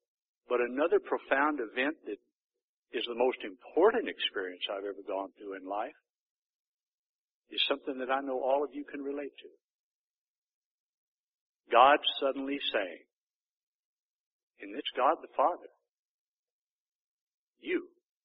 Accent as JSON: {"language": "English", "region": "Texas", "country": "United States", "tie": "born or raised there", "said": "I've already mentioned that I'm a Texican. Well, you know, you can't be born and raised in Texas and not have that be an impact in your life."}